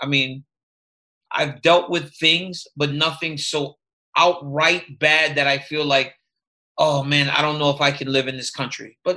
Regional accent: Louisiana, United States; You know, I grew up in Louisiana, right? So that was always a part of it. You know, there was racism in Louisiana.

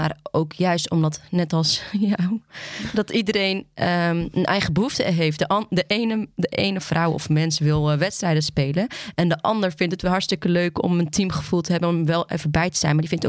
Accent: Houten, Utrecht, Netherlands; ik kom dan uit Houten.

